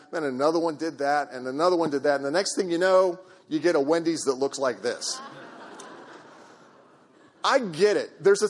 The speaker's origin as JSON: {"language": "English", "region": "Ohio", "country": "United States", "tie": "born or raised there", "lives_now": "Alaska, United States", "said": "I grew up in Ohio, and I never saw snow like that."}